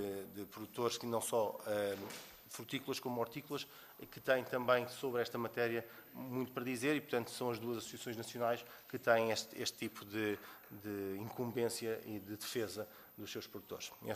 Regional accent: Oeste, Portugal; Eu estou aqui também porque sou do Oeste e portanto, tenho até essa sensibilidade bastante presente

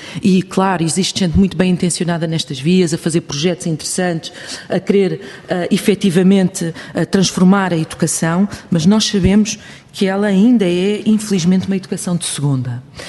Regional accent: Portugal; Eu sou portuguesa e faz parte da minha cultura

